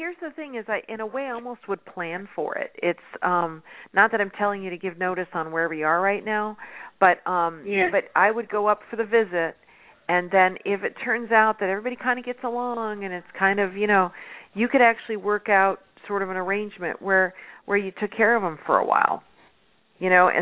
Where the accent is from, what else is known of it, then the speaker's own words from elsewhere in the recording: California, United States; growing up in California, you know, rain still was sort of a special treat.